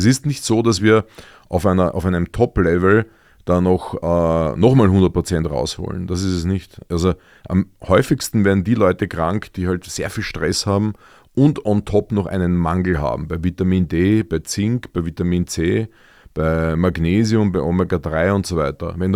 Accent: Vienna, Austria; für mich als Wiener

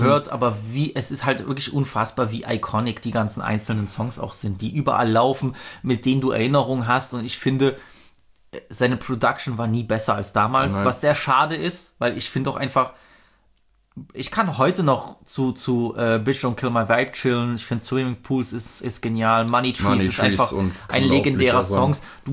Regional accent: Germany; aber es ist natürlich normal für mich als die Person, die ich bin, aus Deutschland, dass ich hierher komme, dass ich ein White Boy bin.

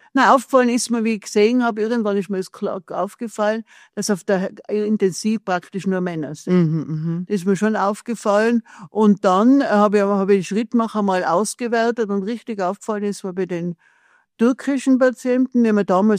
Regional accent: Tyrol, Austria; ich bin ja Tirolerin

